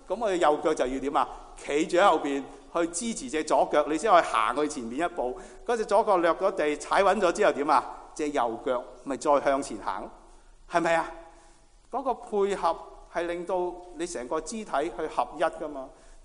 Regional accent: China; 其实我们中国人都有句这样的说话，是吧？兄弟如手足

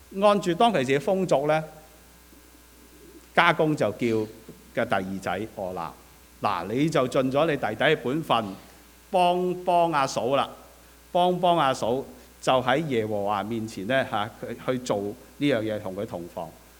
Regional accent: China

